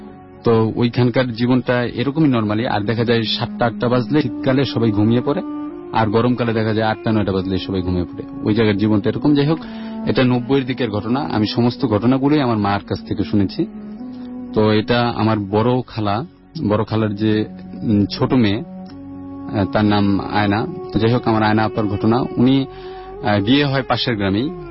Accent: Gazipur, Dhaka Division, Bangladesh; যে আমি কাশিমপুর গাজীপুর থেকে আসছি।

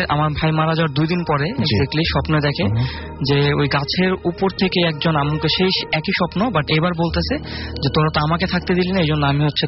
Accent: Old Dhaka, Dhaka Division, Bangladesh; এসেছি পুরান ঢাকা থেকে।

